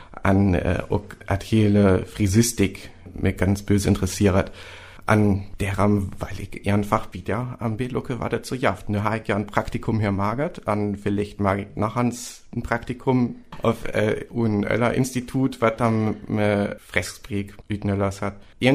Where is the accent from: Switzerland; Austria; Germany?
Germany; Lower Saxony; Ja, ich salu san von Ostfresklund an.